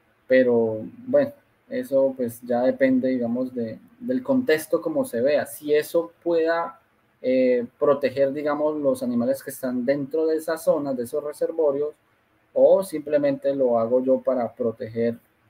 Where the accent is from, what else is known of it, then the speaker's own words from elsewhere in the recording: Pamplona, Norte de Santander, Colombia; yo quería presentármeles a ustedes, vea, tan, yo soy de Pamplona.